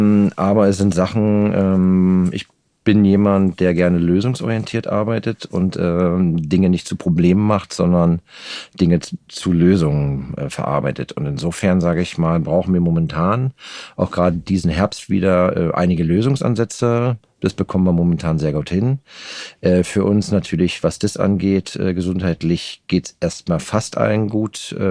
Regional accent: Geltow, Brandenburg, Germany; also born or lived in Potsdam; Und den Rest meiner Kindheit habe ich in Geltow verbracht. Das ist kurz vor Werder.

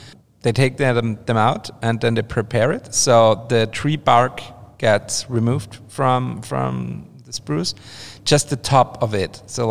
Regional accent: Austria; English is a second language; Like in my hometown in Austria, it was mostly the firefighters.

